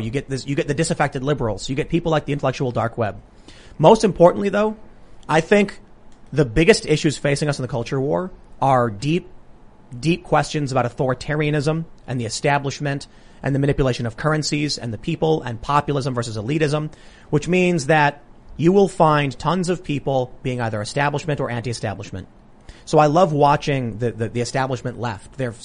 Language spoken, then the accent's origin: English; Chicago, Illinois, United States; I grew up in Chicago, Democrat stronghold, with surrounded by Democrats.